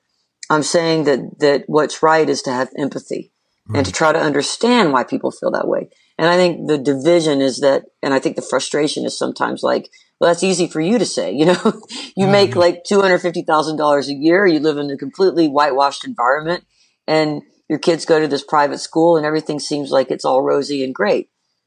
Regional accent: Atlanta, Georgia, United States; the song is just kind of takes me through my life down here, like growing up in Atlanta

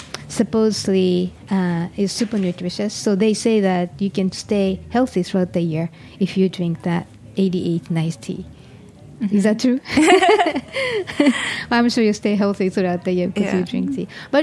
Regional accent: Tokyo, Japan; I'm from Tokyo and we tend to have, I think my dad is from Kyushu

